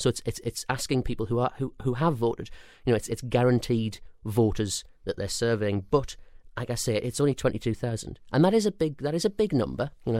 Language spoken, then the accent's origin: English; Sunderland, North East England, United Kingdom; the Sunderland seats, you know, my hometown, they're always going to be Labour.